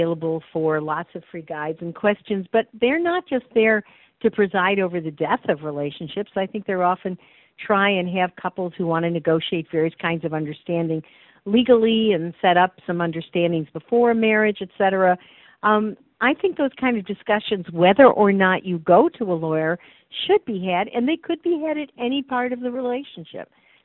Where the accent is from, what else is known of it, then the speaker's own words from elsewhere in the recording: Chicago, Illinois, United States; now in Seattle, United States; where I've lived for a very long time. although I grew up in Chicago and got educated in the East Coast, so been around the country some.